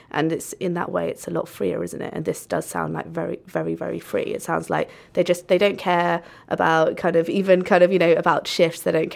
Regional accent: India; being an Indian

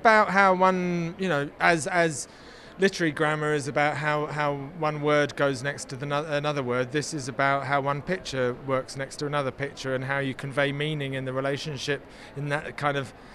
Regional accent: United Kingdom; Well, we are both British

